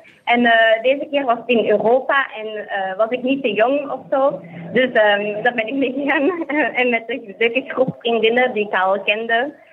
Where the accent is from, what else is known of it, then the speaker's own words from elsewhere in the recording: Belgium; Ik ben heel benieuwd om te zien met hoeveel we zijn gekomen van België.